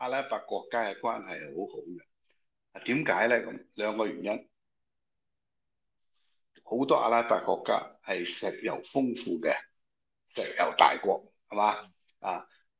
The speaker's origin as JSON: {"language": "Cantonese", "region": "Guangdong", "country": "China", "said": "我哋广东人话发钱汗吓"}